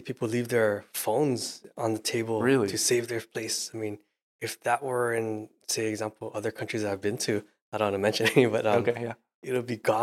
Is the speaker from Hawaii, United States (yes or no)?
yes; Hawaii, United States; I remember one summer I went back to my hometown and near Waikiki Beach, just Kapi'olani Park.